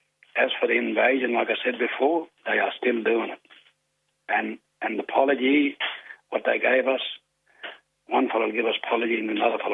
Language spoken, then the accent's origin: English; Wilcannia, New South Wales, Australia; now in Broken Hill, Australia; I'm originally from Wilcannia. I'm based in Brogan Hill, and my country starts from just up above Bourke right down to Wentworth on the Victorian border. And I am a Barkindji Weambitcher.